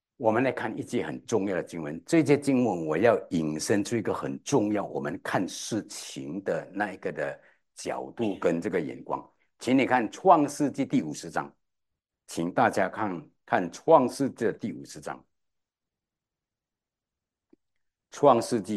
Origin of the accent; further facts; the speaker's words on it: Klang, Selangor, Malaysia; 我们是在我的家乡在巴生，那么呢，我们的首都吉隆坡离开我们是大概是40公里，OK，大概40公里。那也是我们是在吉隆坡以南的40公里，OK。那么我们是小市镇啊，